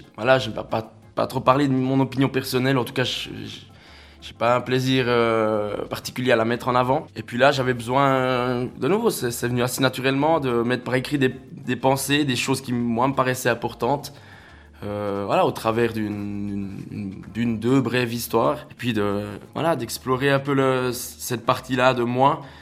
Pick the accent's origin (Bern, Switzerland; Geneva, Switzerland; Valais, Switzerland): Bern, Switzerland; Moutier; je suis né ici à Moutier. J'ai toujours vécu dans cette maison. Là, je dirais, prévôtois pure souche, mais à part le nom de famille qui vient plutôt du canton de Soleure. J'ai toujours vécu ici.